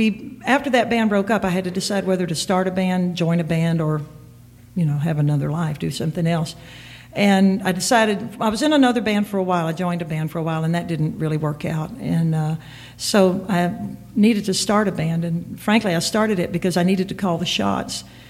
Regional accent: Louisiana, United States; considering that I grew up in Louisiana, but his stuff wasn't really available to us readily in the country

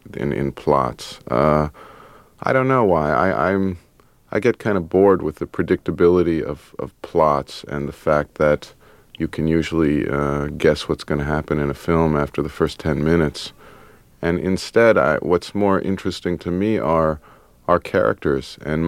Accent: Akron, Ohio, United States; Well, I grew up in Akron, Ohio, so I think I have some kind of innate nostalgia for, like, post-industrial landscapes or something.

